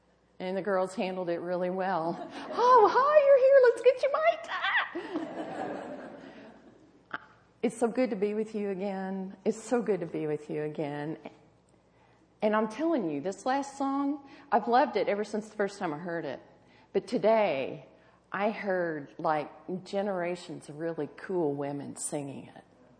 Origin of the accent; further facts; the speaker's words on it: Texas, United States; I grew up in Texas. Born and raised. And spent enough time in other parts of the United States as I was growing up to have, I think, an objective view of being a Texan.